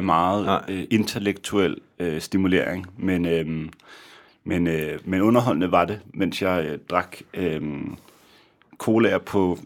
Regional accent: Copenhagen, Capital Region of Denmark, Denmark; Det er jo sådan noget, vi godt kan lide som københavnere.

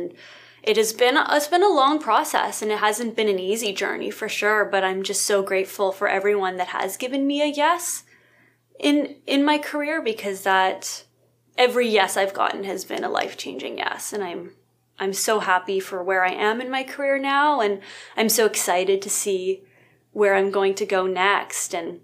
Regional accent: Alberta, Canada; And when I was growing up in Alberta, I really just tried to do as many short films and student films and anything I could get my hands on

